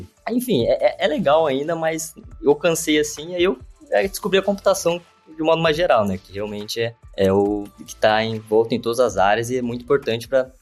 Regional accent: Curitiba, Paraná, Brazil; moved away as an adult; eu sou originário de Curitiba. Aí eu vivi lá até os 18 anos e aí eu decidi fazer faculdade fora, né?

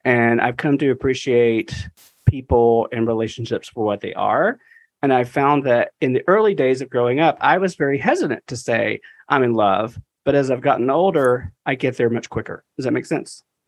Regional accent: the South, United States; But when you're younger, at least for me, growing up in the South, growing up where I did

